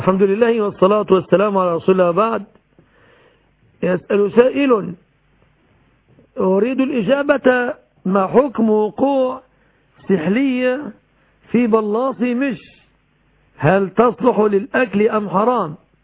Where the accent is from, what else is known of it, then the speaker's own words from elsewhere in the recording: Egypt; بلادنا مصر